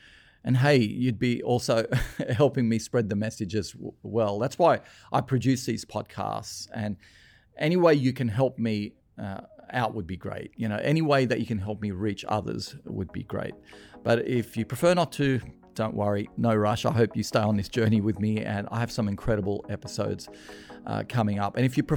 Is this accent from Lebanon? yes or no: yes; Lebanon; you know, when we came here from Lebanon, my parents had very, very little.